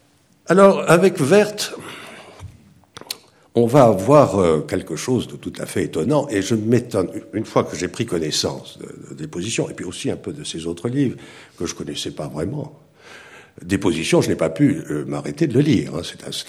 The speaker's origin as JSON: {"language": "French", "town": "Bordeaux", "region": "Nouvelle-Aquitaine", "country": "France", "tie": "born or raised there", "said": "j'ai maintes fois fait allusion dans mes livres à mon enfance à Bordeaux dans une famille particulièrement anglophile"}